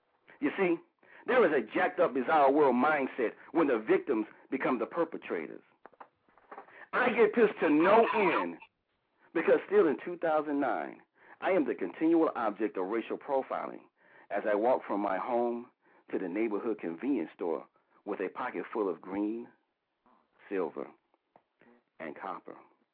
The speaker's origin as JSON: {"language": "English", "region": "North Carolina", "country": "United States", "said": "I'm just outside the Charlotte, North Carolina area."}